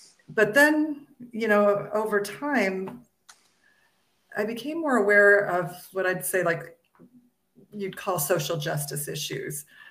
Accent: Iowa, United States; because I grew up in Iowa, the Midwest, where, we believed you had to eat meat and dairy to survive.

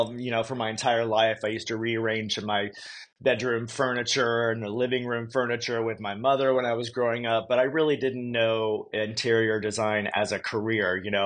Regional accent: Texas, United States; moved away as an adult; And I grew up in Texas, and then I moved to San Francisco soon after I graduated because advertising was super hot then

